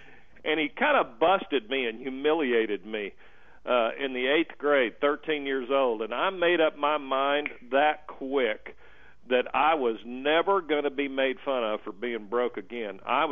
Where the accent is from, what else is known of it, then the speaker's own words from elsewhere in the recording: Muskogee, Oklahoma, United States; I grew up dirt poor in Muskogee, Oklahoma. I grew up dirt poor.